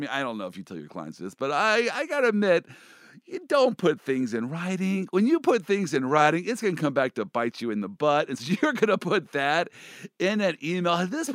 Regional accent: Kansas City, United States; I'm from Kansas City, all right? You lost me on lower deck, because we don't have decks to our bridges, all right?

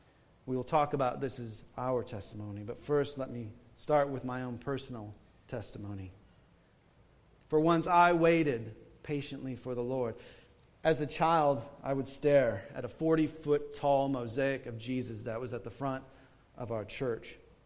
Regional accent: Iowa, United States; Shortly after this incident, I moved back to Midwest. I was originally from Iowa. I started splitting my time between Wisconsin and Iowa.

